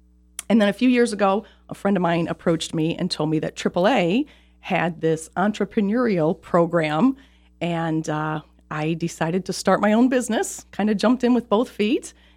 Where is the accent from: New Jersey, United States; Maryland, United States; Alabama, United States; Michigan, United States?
Michigan, United States; Shelby Township; I grew up in Shelby Township.